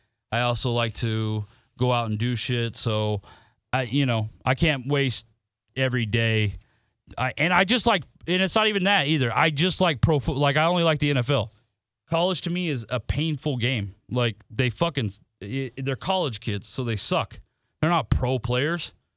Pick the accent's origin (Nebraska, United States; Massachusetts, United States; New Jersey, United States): Nebraska, United States; I'm from Nebraska. I do have a little red Husker tattoo on my arm